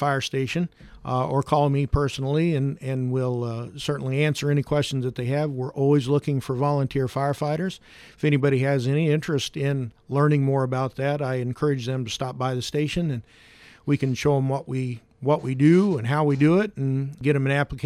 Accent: Carlinville, Illinois, United States; No, I come from Carlinville. As a matter of fact, I'm still living in Carlinville looking to relocate at this time.

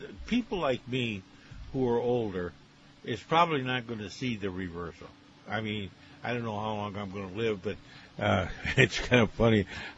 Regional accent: White City, United States; I was growing up in White City. I never knew anybody went to church.

